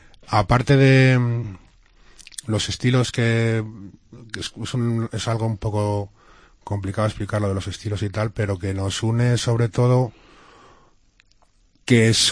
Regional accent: Salamanca, Castile and León, Spain; Emilio, yo y Luis somos de aquí de Salamanca, hemos vivido aquí los 90 y, bueno, hasta la actualidad.

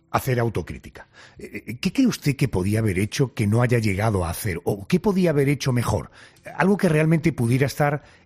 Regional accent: Málaga, Andalusia, Spain; yo soy vecino de otra ciudad, soy vecino de la ciudad de Málaga, soy andaluz, soy español, ahora resido en Málaga.

